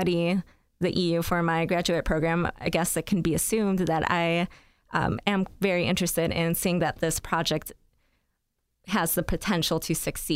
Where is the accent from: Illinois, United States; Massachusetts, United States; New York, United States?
Illinois, United States; Chicago; I am from Chicago, born there and raised